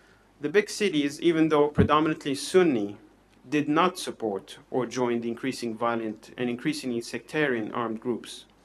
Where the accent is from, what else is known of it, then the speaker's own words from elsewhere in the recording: Hama, Hama Governorate, Syria; This was a massacre in my hometown of Hama.